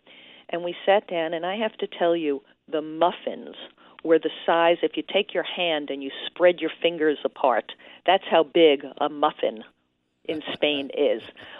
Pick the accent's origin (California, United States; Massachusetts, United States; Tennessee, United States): Massachusetts, United States; Boston; It actually snowed in Madrid the morning we arrived, and we're from Boston.